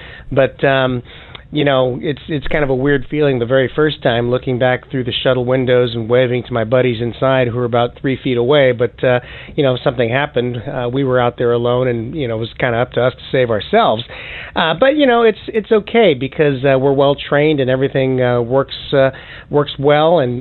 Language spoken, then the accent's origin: English; United States; born there; Oh, no. I'm an American. I was born in the U.S.